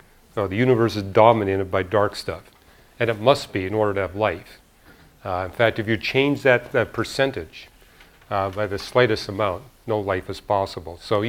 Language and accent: English; Montreal, Quebec, Canada; born there; I was born in Montreal. And it gets down to 30 below there in the winter.